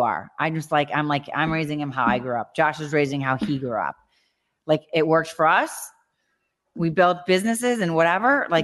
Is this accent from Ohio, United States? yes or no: yes; Ohio, United States; I grew up in Ohio. I didn't have money. I started working when I was 14.